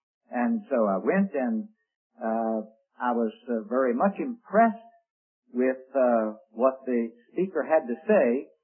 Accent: Richmond, Virginia, United States; I said, "Yes, I'm from Richmond, Virginia." I said, "That's my hometown." I said, "My background is Jewish."

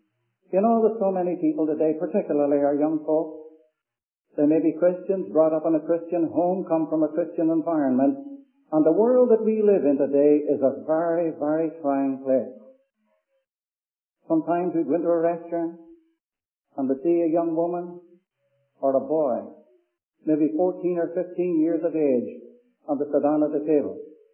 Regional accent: Ireland; You know, I'm an Irishman.

